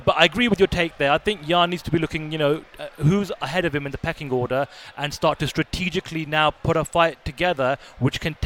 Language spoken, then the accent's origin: English; London, United Kingdom; being a Londoner as well